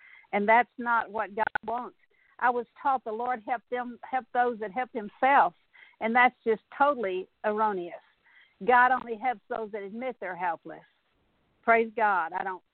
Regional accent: Texas, United States; You know, I grew up in South Texas, and I didn't, in where I grew up, there was mesquite trees and sparrows, and I never saw the beautiful birds that like I see in East Texas

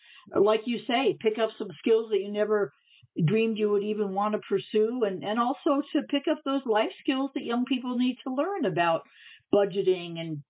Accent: Long Island, New York, United States; growing up on Long Island like I did, we lived about 50 miles out of the city, and I want to say I went to the city maybe 4 times in all of the 20 years I lived there.

